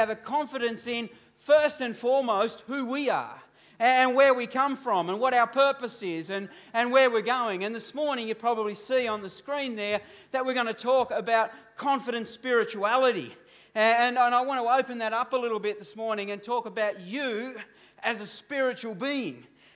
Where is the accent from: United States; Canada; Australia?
Australia; But for me, no, I'm just an Aussie bloke.